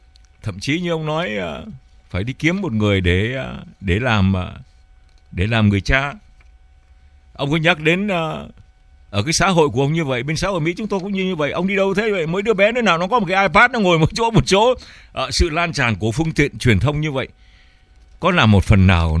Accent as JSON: {"language": "Vietnamese", "region": "Southern Vietnam", "country": "Vietnam", "tie": "born or raised there", "said": "Tôi là người Bắc Kỳ nhưng mà tôi sống trong Việt Nam, tôi lớn lên trong Việt Nam từ năm 1954, lúc đó tôi còn trẻ thôi."}